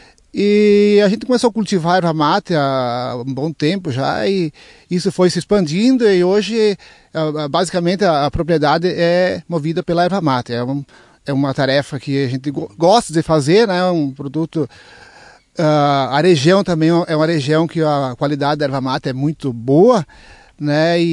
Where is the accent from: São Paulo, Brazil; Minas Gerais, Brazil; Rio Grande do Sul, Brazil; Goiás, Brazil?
Rio Grande do Sul, Brazil; Arvorezinha; born there; mas eu já nasci aqui em Arvorezinha e faz um bom tempo que a gente reside aqui em Arvorezinha.